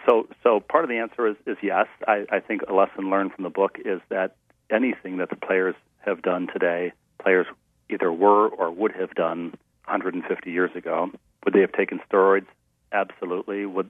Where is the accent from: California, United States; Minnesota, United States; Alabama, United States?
Minnesota, United States; Minneapolis; And even though I grew up in Minneapolis, outside of Minneapolis, my mom never sort of left Cincinnati.